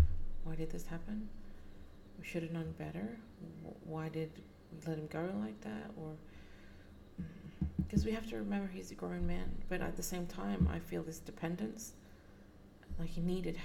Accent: Australia; I'm not surprised, being Australian, but still.

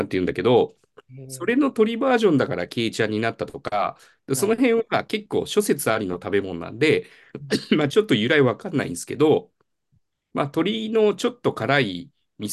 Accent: Mie, Japan; 僕、三重に育ってると、三重、岐阜、愛知、東海三県っていう中で

